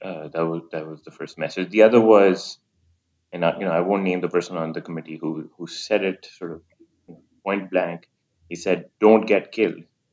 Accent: Pakistan; moved away as an adult; now in United States; So I was born in Pakistan. I went to school there before coming to the U.S. for college.

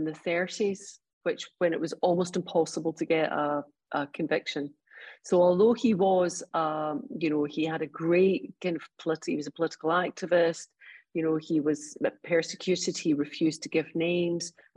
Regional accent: Paris, Île-de-France, France; I grew up in Paris where racial divides were very different.

